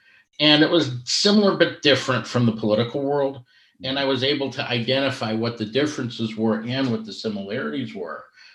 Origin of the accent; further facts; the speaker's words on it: Midwest, United States; moved away as an adult; now in United Kingdom; I'd lived in the West Coast. I'd lived in the South. I'd lived in the East Coast. I grew up in the Midwest.